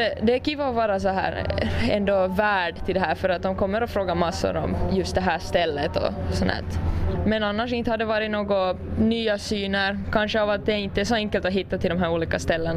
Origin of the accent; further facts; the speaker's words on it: Nagu, Southwest Finland, Finland; och jag är här från NAGU.